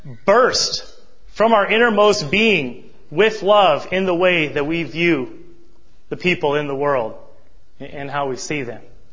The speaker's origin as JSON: {"language": "English", "region": "Montana", "country": "United States", "said": "I'm from Montana. It blows my mind."}